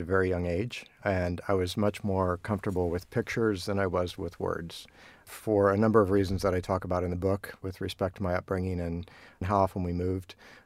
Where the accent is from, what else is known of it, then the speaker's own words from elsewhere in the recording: United States; They're important because I have to speak as an American. We're a young country, right?